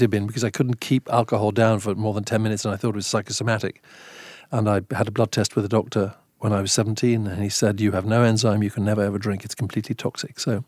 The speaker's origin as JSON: {"language": "English", "country": "Eswatini", "tie": "born or raised there", "said": "I grew up in Swaziland, which is the smallest country in the Southern Hemisphere. And it's in Southeast Africa between Mozambique and South Africa. And it was under British protectorate jurisdiction when I was growing up"}